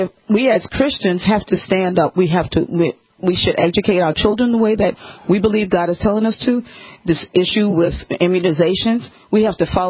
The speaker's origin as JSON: {"language": "English", "region": "New York", "country": "United States", "tie": "born or raised there", "said": "Actually, growing up in New York, it started then, because we grew up in the time of change, social change."}